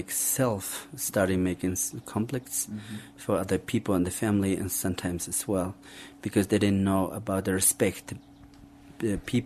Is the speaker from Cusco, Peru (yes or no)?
yes; Cusco, Peru; and I'm from Cusco, Peru